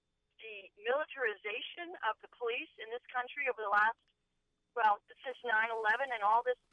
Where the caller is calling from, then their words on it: Easton, Maryland, United States; Yeah, I'm calling you from Easton.